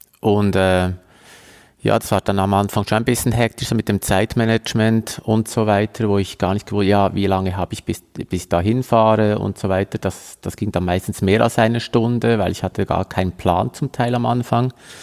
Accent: Switzerland; gab es so diesen Personal Trainer noch gar nicht, also bei uns in der Schweiz

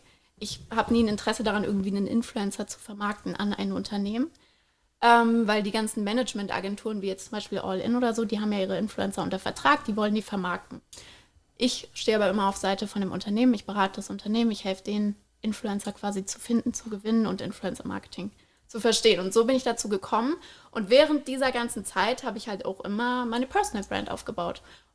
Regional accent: Frankfurt, Hesse, Germany; Als Frankfurterin

